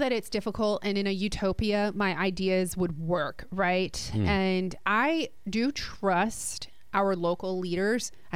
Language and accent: English; New Jersey, United States; I grew up in Jersey.